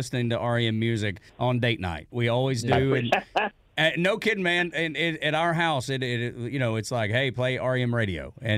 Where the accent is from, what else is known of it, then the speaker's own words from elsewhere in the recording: Dalton, Georgia, United States; My wife's from upstate New York. I'm from Dalton, Georgia.